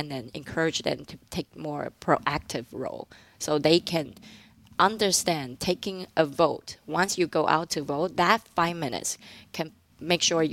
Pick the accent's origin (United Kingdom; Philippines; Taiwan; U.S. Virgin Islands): Taiwan; now in United States; the way I grew up in Taiwan